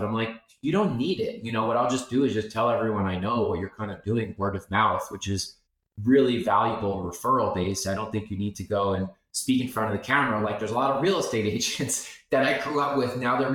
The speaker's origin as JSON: {"language": "English", "town": "The Hamptons", "region": "New York", "country": "United States", "said": "I'm from the Hamptons on the east end of Long Island."}